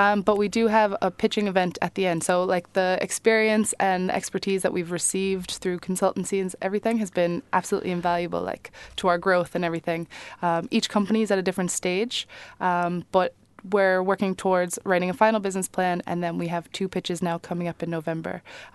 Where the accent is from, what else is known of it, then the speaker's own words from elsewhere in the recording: New York, United States; now in Ireland; New York.